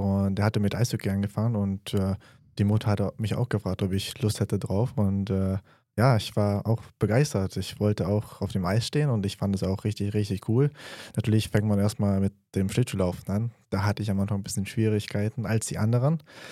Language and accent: German; Transylvania, Romania; 24 Jahre alt und ich komme ursprünglich aus Transsilvanien. Das ist in Rumänien, da wohnt die ungarische Minderheit und von da komme ich her.